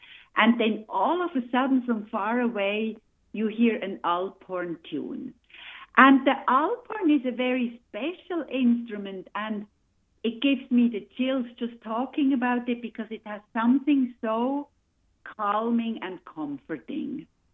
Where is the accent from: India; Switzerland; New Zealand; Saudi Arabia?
Switzerland; now in Ithaca, United States; as everybody probably knows from my accent, I'm not exactly born and raised in Ithaca, but I am from Switzerland.